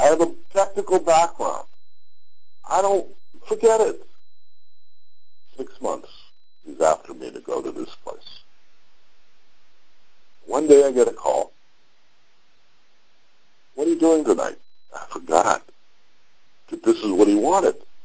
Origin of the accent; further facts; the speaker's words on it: Los Angeles, California, United States; So, I was born in Los Angeles, was raised in a wealthy family at that time.